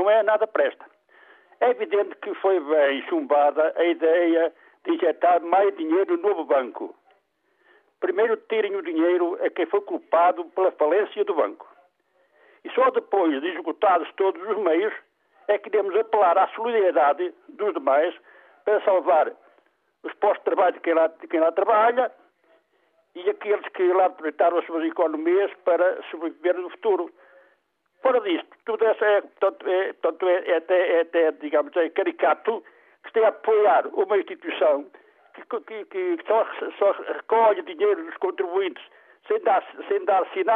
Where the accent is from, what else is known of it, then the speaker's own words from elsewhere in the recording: Portugal; nessa hora eu sou português